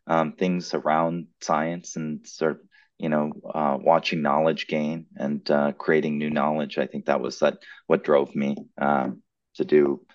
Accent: Wisconsin, United States; also born or lived in Norman, Oklahoma / Chicago; I was born in Norman, Oklahoma, so I'm a lifelong Sooners fan. And I was raised in Southeast Wisconsin, so I've been a lifelong Green Bay Packers fan.

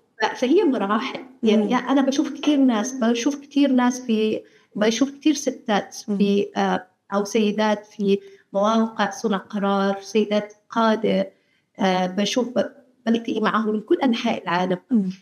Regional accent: Palestine; أنا تربيت في يعني أنا بنت بدوية بنت مخيم بنت في فلسطين بنت في يعني في قرية

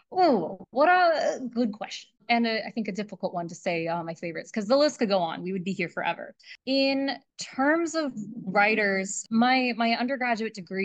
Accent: Florida, United States; I mean, I grew up in Florida.

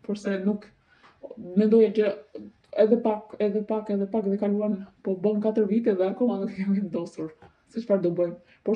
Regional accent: North, Albania; now in Durrës, Albania; unë jam nga Veriu. Jeta ime në Shqipëri ishte jetë shumë e mirë, jetë familjare. Unë për kohë gjatë jetoja në fshat me familjarët e mi

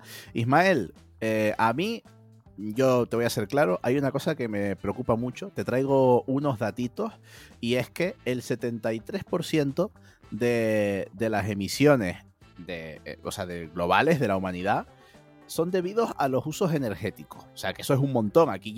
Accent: Spain; a nosotros como españoles nos debería de hacer sentirnos orgullosos

